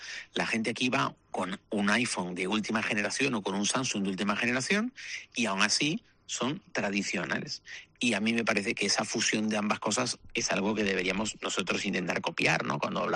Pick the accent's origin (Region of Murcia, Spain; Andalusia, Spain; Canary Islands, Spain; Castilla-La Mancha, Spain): Canary Islands, Spain; claro, nosotros somos canarios